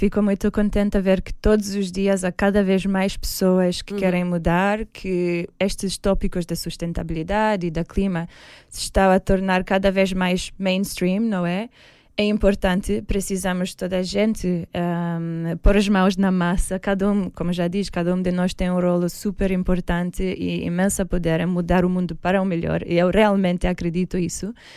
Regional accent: Romania; Portuguese is a second language; moved away as an adult; also born or lived in Milan, Italy; now in Portugal; Não, eu sou da Roménia, mas quando tive 18 anos mudei para Milão, em Itália, para fazer os meus estudos em finanças e economia.

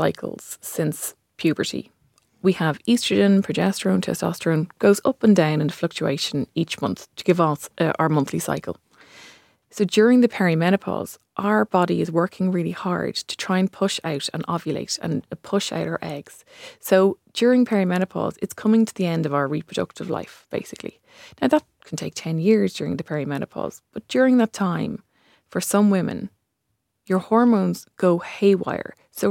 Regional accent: Ireland; And if I'm an Irish pharmacist who's well educated, and I didn't even know it was happening to me

